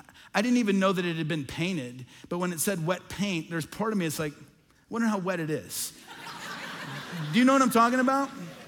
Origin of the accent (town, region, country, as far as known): Midwest, United States; born or raised there